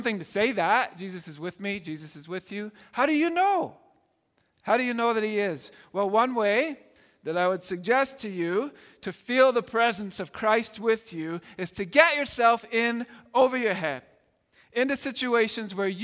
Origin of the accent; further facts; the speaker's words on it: Scotland, United Kingdom; I grew up in Scotland.